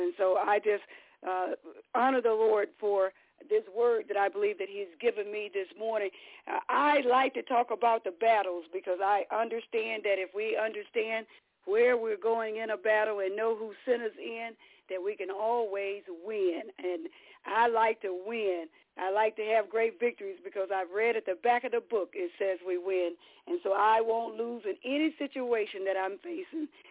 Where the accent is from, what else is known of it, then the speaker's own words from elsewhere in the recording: Hartford, Wisconsin, United States; I'm from Hartford, Wisconsin, not